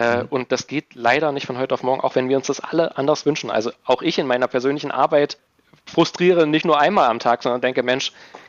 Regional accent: Saxony-Anhalt, Germany; Ich lebe in Sachsen-Anhalt und das ist eine ganz persönliche, oder ich komme aus Sachsen-Anhalt

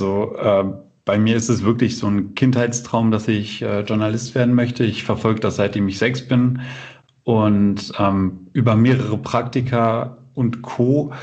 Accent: Bückeburg, Lower Saxony, Germany; born there; Also ich bin in der Region geboren, in Bückeburg. Das dürfte den wenigsten etwas sagen.

